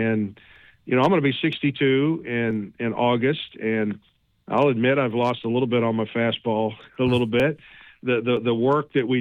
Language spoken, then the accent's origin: English; Jackson, Missouri, United States; I'm from over that way, from Jackson, Missouri. I won't say I'm from Cape Girardeau because Jackson and Cape are big-time rivals, you know.